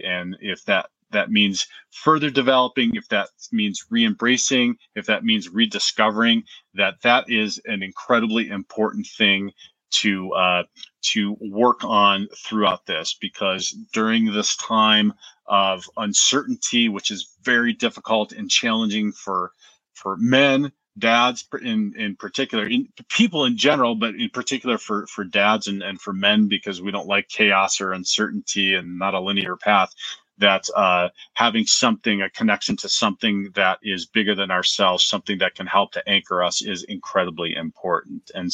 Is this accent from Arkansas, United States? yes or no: no; Denver, Colorado, United States; hailing from my hometown here in Denver, Colorado.